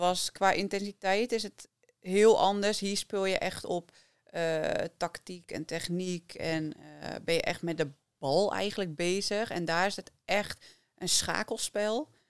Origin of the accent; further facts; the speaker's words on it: Netherlands; ik ben een technische speelster, ik kom uit Nederland.